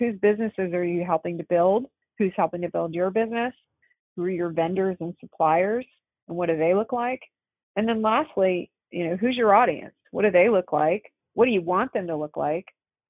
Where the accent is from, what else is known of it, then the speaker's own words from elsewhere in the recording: Texas, United States; I mean, I didn't grow up in a particularly Asian environment. I grew up in Texas, so I don't have that much in common with other Asians, other than the way I look.